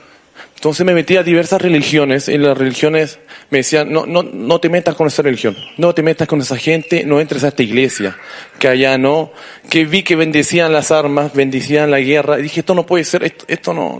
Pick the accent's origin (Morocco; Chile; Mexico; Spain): Chile; Arica, Arica y Parinacota; de Arica.